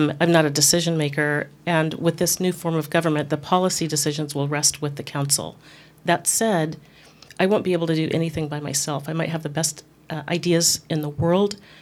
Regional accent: Portland, Oregon, United States; I was born in Portland, and I've lived in many other cities around the country and the world, but I am rooted here. I've been here for over 50 years, went to school here, high school. I've been in District 2 the entire time

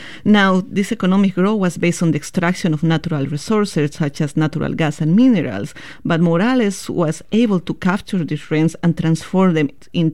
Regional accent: Bolivia; I am from Bolivia. I am also very proud of my indigenous roots. My grandmothers were mujeres de pollera, meaning they were indigenous women. And both of my parents speak Quechua, one of the indigenous languages from Bolivia.

